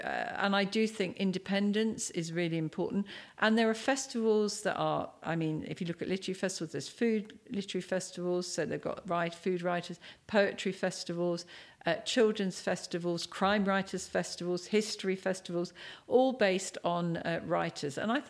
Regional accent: Cambridge, East of England, United Kingdom; I'm from Cambridge, so biking is an important skill set for me.

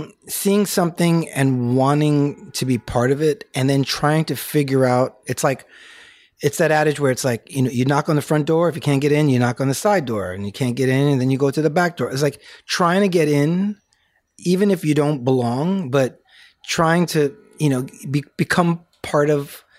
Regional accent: Bronx, New York, United States; I didn't know if film or photography was a career growing up in the Bronx.

